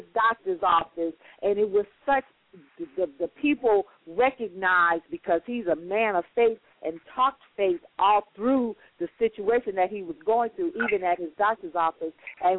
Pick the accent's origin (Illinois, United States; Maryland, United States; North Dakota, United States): Illinois, United States; Chicago; It feels like when back home, and I'm originally from Chicago, and we used to have testimony service